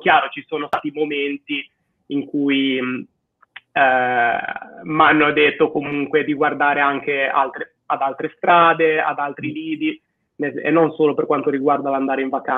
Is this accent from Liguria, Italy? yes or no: yes; Liguria, Italy; io sono ligure e la Liguria è una terra di attracco e di partenza, cioè una striscia di terra molto sottile fra il mare e le montagne